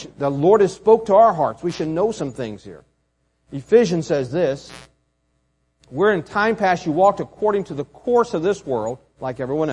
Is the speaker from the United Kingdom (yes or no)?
no; West Virginia, United States; back in Emmanuel Baptist, that's my church back in, church I grew up in West Virginia, me and Kelly are from.